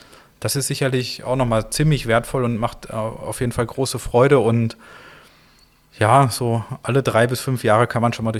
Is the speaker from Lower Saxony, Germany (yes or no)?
no; North Rhine-Westphalia, Germany; also ich komme ja aus der Nähe vom Ruhr, also ich komme so aus der Wollne-Grenze, also direkt von der Ruhr, zwischen Iserlohn im Sauerland und Dortmund im Ruhrgebiet. Da bin ich aufgewachsen